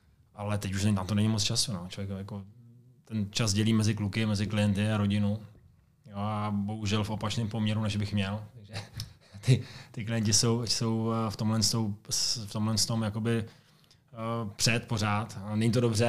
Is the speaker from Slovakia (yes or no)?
yes; Slovakia; Ne, my jsme ze Slovenska, takže Siveka.